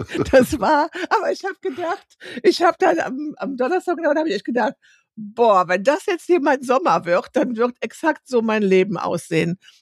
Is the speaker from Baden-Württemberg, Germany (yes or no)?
no; Lower Saxony, Germany; Hier bei uns in Ostfriesland ist ja das Meer.